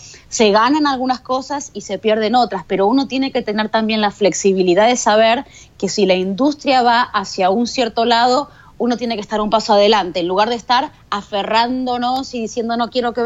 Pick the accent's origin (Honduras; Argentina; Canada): Argentina; Cuando yo nací había 5 canales en Argentina, de donde yo soy